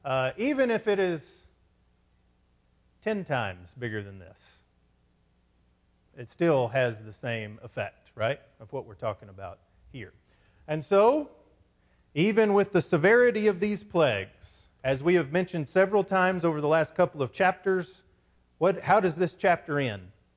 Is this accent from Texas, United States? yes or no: yes; Texas, United States; I'm from West Texas, man.